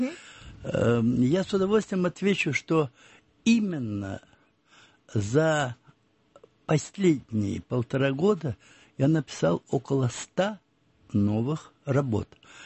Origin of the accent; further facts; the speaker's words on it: Saint Petersburg, Russia; а я родился и вырос в Петербурге, пережил блокаду